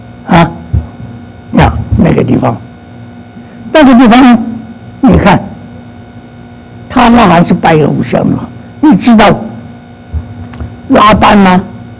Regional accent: China; 所以我们中国人说呀，寿比南山。

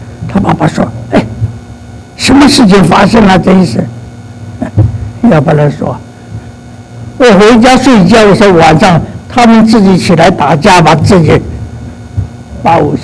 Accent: China; 所以我们中国人说呀，寿比南山。

